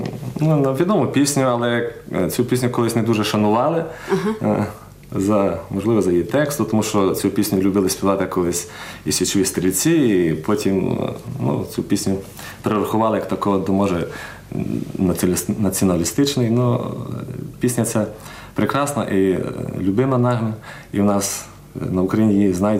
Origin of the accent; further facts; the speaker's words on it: Ternopil Oblast, Ukraine; Я сам родом з Тернопілля.